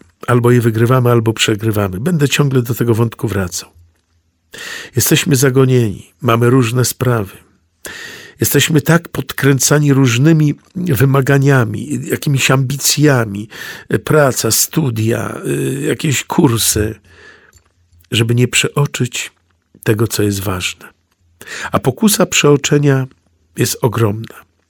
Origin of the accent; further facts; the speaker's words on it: Warsaw, Masovian Voivodeship, Poland; Kiedyś, gdy wychowywałem się na warszawskiej Pradze, tak na marginesie dodam, że jestem proboszczem w katedrze w parafii, która jest moją rodzinną parafią. Powróciłem po 32 latach do swojej rodzinnej parafii, kiedy biskup mnie przenosił z Otwocka do Warszawy, do katedry.